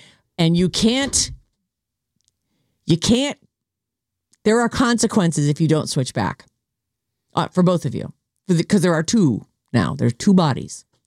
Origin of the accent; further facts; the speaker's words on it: United States; because I'm an American. I only know one language.